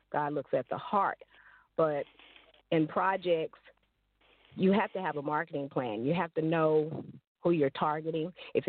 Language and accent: English; Texarkana, Texas, United States; now in Crowley, United States; I'm from Texarkana, Texas, now residing in Texas in the Dallas-Fort Worth area, Crowley to be exact.